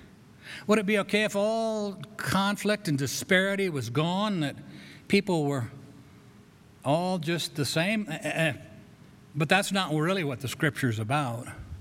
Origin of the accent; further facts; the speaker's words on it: Grand Junction, Colorado, United States; also born or lived in Arvada; I've been born and raised in Grand Junction, and then I've lived in Arvada.